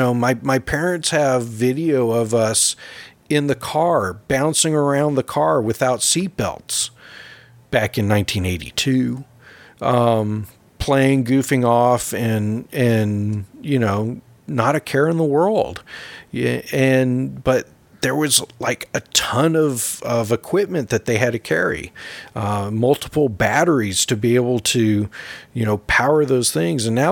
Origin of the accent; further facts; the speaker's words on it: West Coast, United States; growing up on the West Coast, you know, Lake Tahoe, the mountains, the redwoods. I took for granted, you know, because I live there.